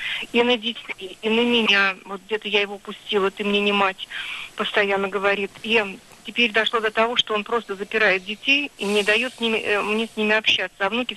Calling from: Moscow, Russia; Я звоню из Москвы

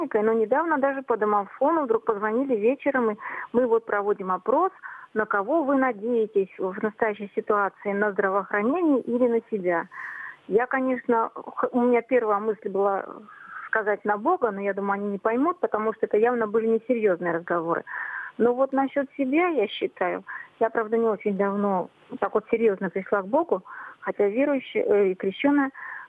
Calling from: Yaroslavl, Yaroslavl Oblast, Russia; я звоню из Ярославля.

